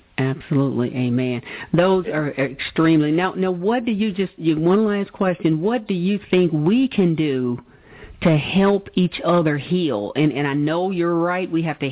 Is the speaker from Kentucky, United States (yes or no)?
yes; Louisville, Kentucky, United States; now in Indianapolis, United States; I am actually in Indianapolis, Indiana. I'm from Louisville, Kentucky, but I'm in Indianapolis.